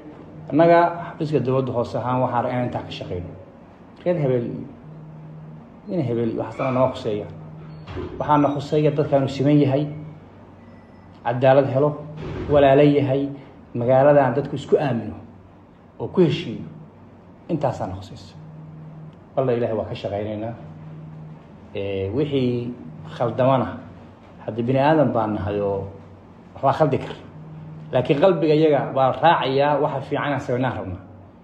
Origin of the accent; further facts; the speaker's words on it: Kismayo, Jubaland, Somalia; Walaal baynu nahay, Soomaali baynu nahay, waa wada dhalanay, ee Kismaayo baynu nahay.